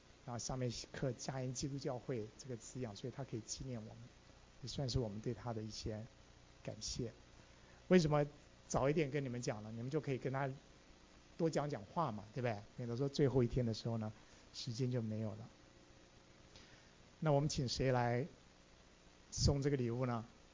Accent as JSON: {"language": "Chinese", "country": "South Korea", "tie": "born or raised there", "said": "我们都是在韩国一起长大的，"}